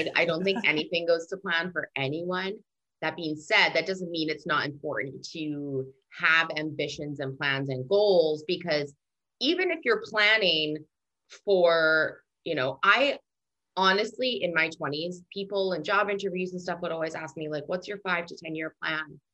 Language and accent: English; Canada; now in United States; And then it obviously makes people laugh because I'm a Canadian. I'm not even allowed to vote in America yet.